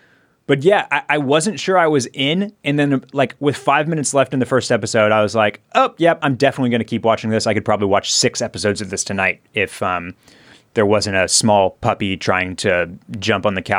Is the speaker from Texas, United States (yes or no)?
yes; Houston, Texas, United States; City. We're city children.